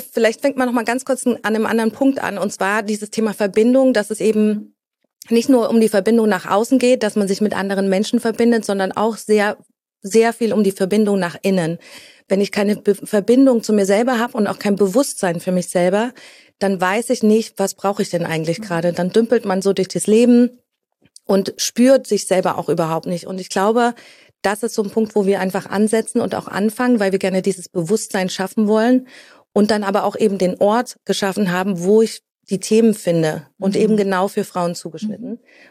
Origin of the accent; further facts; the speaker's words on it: East Germany, Germany; ich bin fast 46, werde jetzt im Januar 46, ich bin in der ehemaligen DDR groß geworden